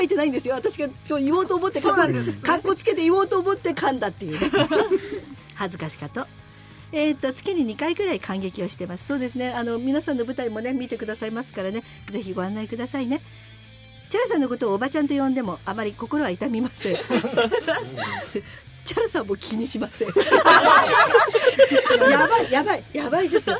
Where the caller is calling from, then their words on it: Utsunomiya, Tochigi, Japan; 生まれ育ちは宇都宮ですが、今東京都板橋区に住んでいます。東上線では成増駅が近いですね。